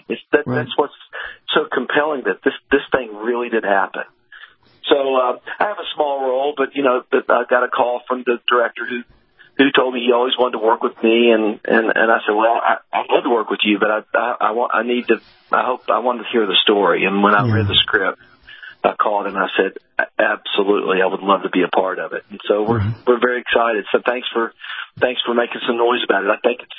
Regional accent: Nashville, Tennessee, United States; that father and husband ended up in Nashville, Tennessee, my hometown

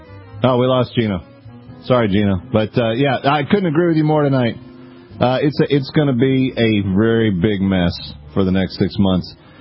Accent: Fort Worth, Texas, United States; Let's go to Robert, calling from Fort Worth, Texas, my hometown, line one.

